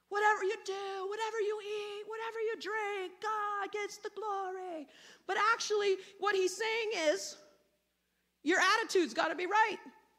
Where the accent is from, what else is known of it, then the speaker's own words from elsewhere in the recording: United States; even though as an American, my deeply ingrained in me to be independent